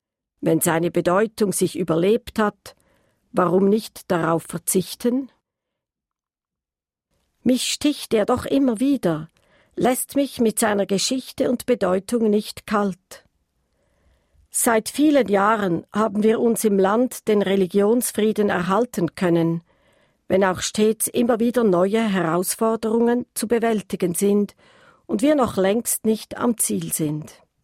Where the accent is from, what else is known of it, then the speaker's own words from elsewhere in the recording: Graubünden, Switzerland; born there; eine liebe Bekannte aus meinem Geburtsort im Prättigau